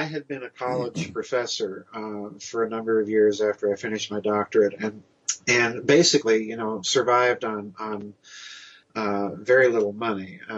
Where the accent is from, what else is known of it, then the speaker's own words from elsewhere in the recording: South Dakota, United States; Growing up in South Dakota, I grew up around a lot of Germans. There's a lot of German people in South Dakota.